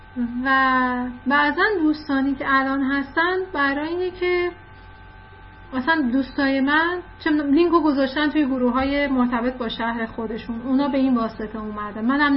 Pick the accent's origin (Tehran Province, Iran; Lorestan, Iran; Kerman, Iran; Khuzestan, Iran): Khuzestan, Iran; Ahvaz; من اهواز بزرگ شدم، خودم خوزستانیم، اهواز بزرگ شدم و دانشگاهم رو از لیسانس تا دکترا رفتم تهران، دانشگاه تهران